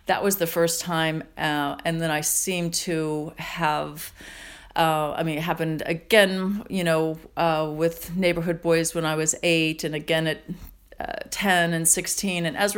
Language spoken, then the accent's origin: English; Indiana, United States; And I loved that it was in New York, because nobody would know me there. I was from Indiana.